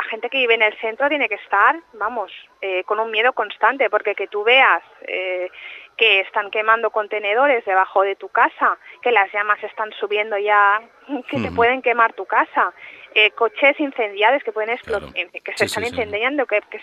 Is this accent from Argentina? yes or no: no; Spain; porque somos españoles, formamos parte de España